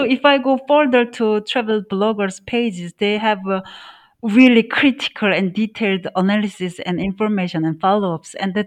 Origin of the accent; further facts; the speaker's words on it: Seoul, South Korea; English is a second language; I mean, I'm from Seoul, so no offense to Seoul.